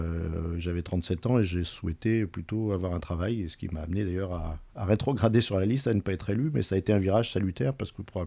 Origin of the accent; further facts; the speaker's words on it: Armentières, Hauts-de-France, France; born there; Je suis né à Armentières.